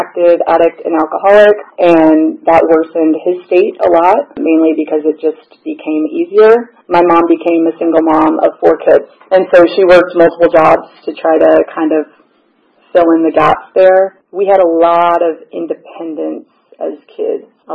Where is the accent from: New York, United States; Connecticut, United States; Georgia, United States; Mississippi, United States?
Georgia, United States; I grew up in Gwinnett, full house. There were four kids.